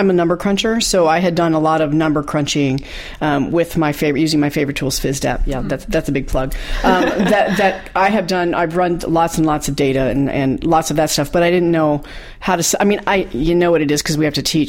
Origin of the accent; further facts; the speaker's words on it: Indianapolis, Indiana, United States; I am from Indianapolis.